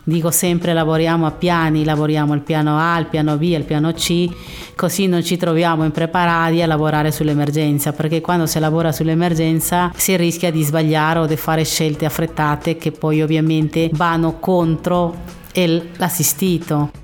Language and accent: Italian; Peru; now in Italy; sì, io sono originaria dal Perù e sono in Italia dal 1991.